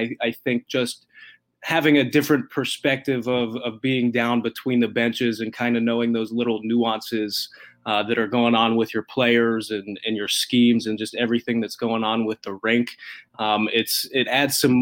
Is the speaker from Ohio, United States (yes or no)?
yes; Columbus, Ohio, United States; Yeah, so I grew up in Columbus and obviously still live here now, but my father was born in Squirrel Hill back in the 60s